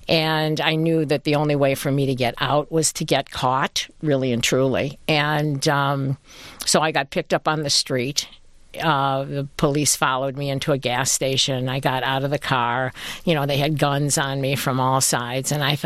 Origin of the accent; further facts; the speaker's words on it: Detroit, Michigan, United States; also born or lived in Huntington Woods; I'm born and raised in Detroit, went to Bagley Elementary School, lived between Curtis and Thatcher, and went through Bagley until the sixth grade, and then we moved to Huntington Woods, and I lived there until I'm grown